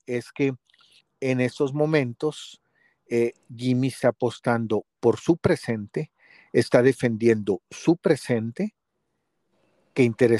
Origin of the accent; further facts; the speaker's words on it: Mexico; como mexicanos que gane México